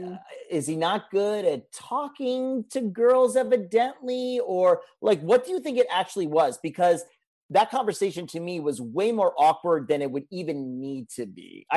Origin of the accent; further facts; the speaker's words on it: United States; Maybe that's a very like crappy American-centric view that I have because I'm American and I figured this is an American show.